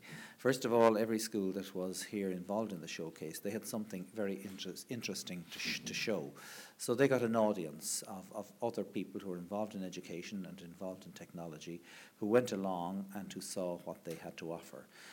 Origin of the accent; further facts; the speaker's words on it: Connacht, Ireland; born there; I was born in County Mayo quite a long time ago now.